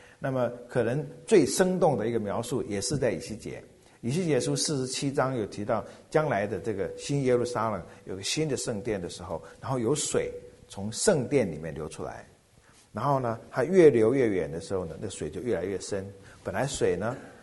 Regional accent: China

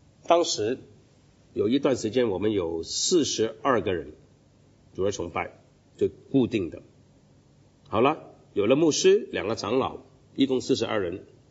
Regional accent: Hong Kong; 我是香港人，很明显就会有这种的发展

